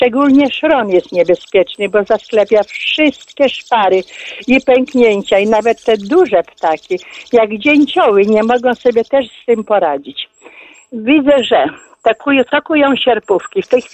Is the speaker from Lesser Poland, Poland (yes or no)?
no; Lublin Voivodeship, Poland; ja pochodzę z okolic Stoczka Łukowskiego, więc również te stawy tam właśnie w tym kołodziążu